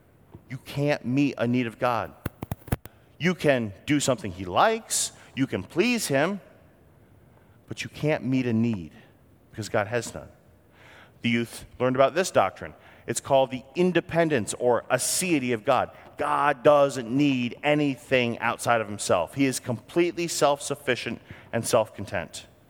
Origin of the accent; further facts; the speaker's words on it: New England, United States; I grew up in New England, liberal New England, crazy left-wing liberal New England.